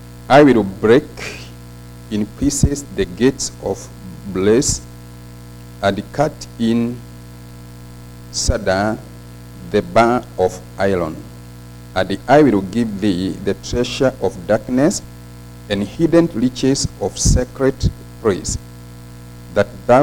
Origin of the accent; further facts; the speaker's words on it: Kenya; English is a second language; I'm from Kenya. I'm saved.